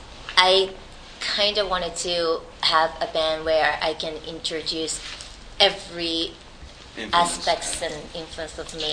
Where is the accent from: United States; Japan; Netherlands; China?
Japan; Shibuya, Tokyo; I'm from Shibuya.